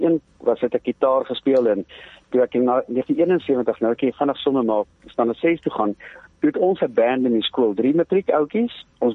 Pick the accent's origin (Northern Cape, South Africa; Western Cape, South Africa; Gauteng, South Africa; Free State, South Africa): Gauteng, South Africa; Johannesburg; ek kom van Johannesburg af